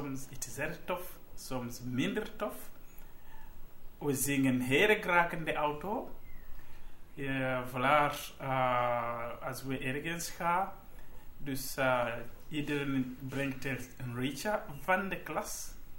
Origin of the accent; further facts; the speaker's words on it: Uganda; Dutch is a second language; Ik kom uit Uganda.